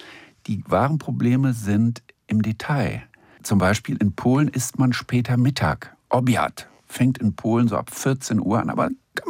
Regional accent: Wuppertal, North Rhine-Westphalia, Germany; In meiner Heimatstadt Wuppertal sind es Zehntausende.

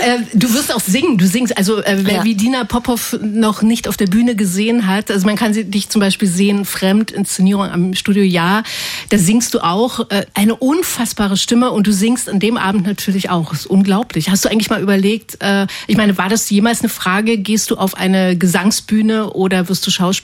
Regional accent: Bulgaria; Ich bin Bulgare.

